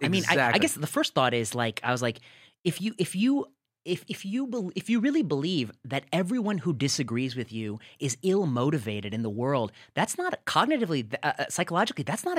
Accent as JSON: {"language": "English", "region": "Midwest", "country": "United States", "tie": "born or raised there", "said": "As a nerdy Indian kid growing up in the Midwest, I had never been perceived as dangerous."}